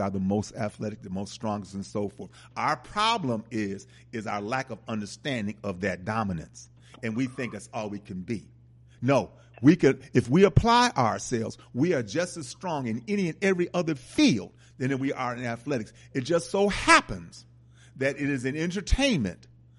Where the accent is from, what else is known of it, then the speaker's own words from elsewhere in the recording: Wisconsin, United States; They whooped Wisconsin's ass. And I'm from Wisconsin, you know.